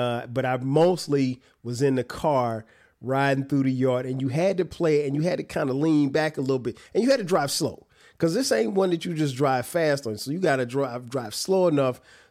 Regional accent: Florence, South Carolina, United States; And I'm back home in my hometown of Florence, South Carolina, right?

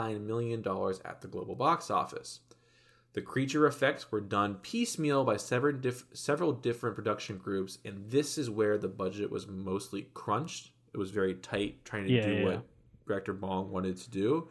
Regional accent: United States; Again, I am very American and it's embarrassing sometimes.

